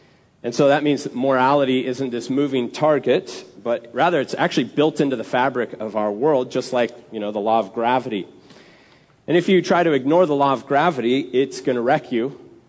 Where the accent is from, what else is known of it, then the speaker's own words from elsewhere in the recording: Phoenix, Arizona, United States; I grew up in Phoenix, Arizona, where everything is always bright and hot and dry.